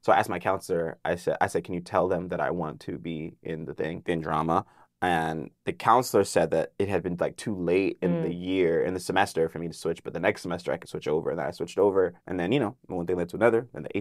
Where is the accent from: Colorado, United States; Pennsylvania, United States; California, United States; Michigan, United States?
California, United States; Carson; Carson. I grew up out here. I grew up in Carson. So I've lived in Carson for most of my life, like until like a few years ago.